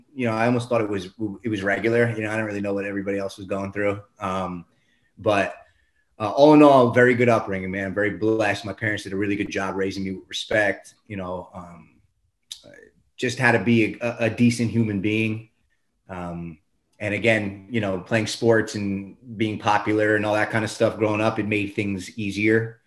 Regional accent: Westwood, New Jersey, United States; I am from, I was born and raised in Westwood, New Jersey. Small little town. Good community though, grew up with a, you know, good family, great friends, played a lot of sports.

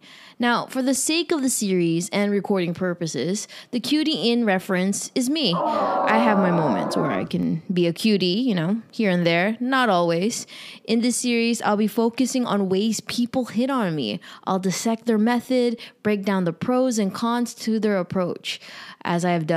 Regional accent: Philippines; "Are you Vietnamese?" Me. "No, I'm Filipino."

